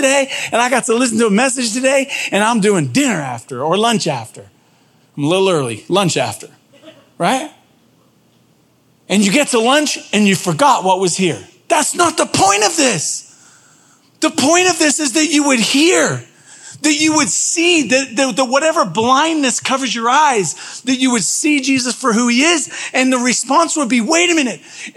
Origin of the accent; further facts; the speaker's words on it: England, United Kingdom; born there; I was born in England, right?